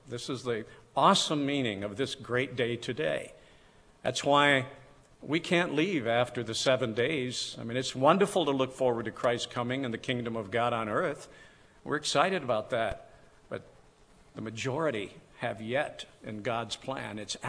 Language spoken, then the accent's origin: English; Tennessee, United States; born there; But knowing many of my relatives, I was born in Tennessee, and they were a bunch of drinkers.